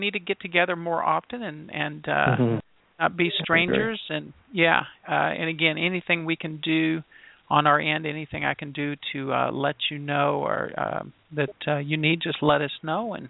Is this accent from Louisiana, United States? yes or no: yes; Louisiana, United States; born there; I said, well, I was born in Louisiana.